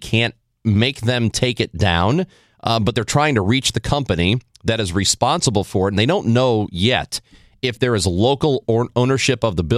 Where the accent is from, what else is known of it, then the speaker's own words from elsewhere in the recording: Granite City, Illinois, United States; Well, when you know, growing up in Granite, my grandmother lived in Baldwin